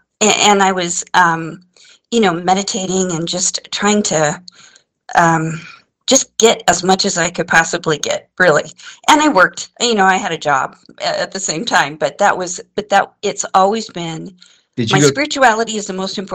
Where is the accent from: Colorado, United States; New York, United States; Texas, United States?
Colorado, United States; Denver; We grew up in North Denver.